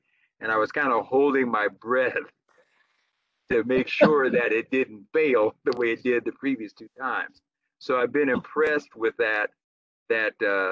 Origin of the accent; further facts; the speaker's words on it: Portland, Oregon, United States; I grew up in Portland and then I left and I've been in a number of different places.